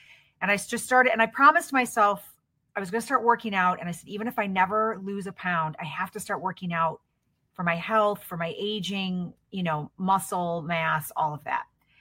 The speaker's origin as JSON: {"language": "English", "town": "Detroit", "region": "Michigan", "country": "United States", "tie": "born or raised there", "lives_now": "Chicago, United States", "said": "I actually hail from the Detroit area of Michigan. I grew up outside of Detroit, and I now live in Chicago."}